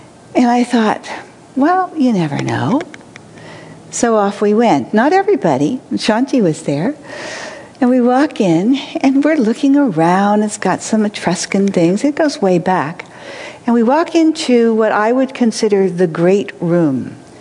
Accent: San Francisco, California, United States; And I come from San Francisco, and that's not circular.

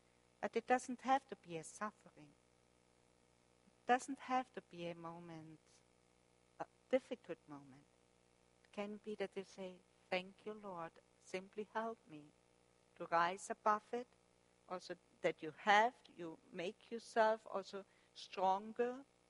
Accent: Germany; accent: German; English is a second language; Sorry, my German accent with the B and the P's sometimes.

